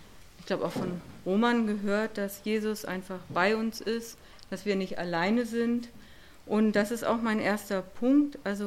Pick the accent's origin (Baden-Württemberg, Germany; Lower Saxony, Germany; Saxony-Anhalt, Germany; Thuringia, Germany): Lower Saxony, Germany; Wir kommen ja aus der Heide, deshalb ist mir auch diese ganze Schafwelt ja so vertraut, ne?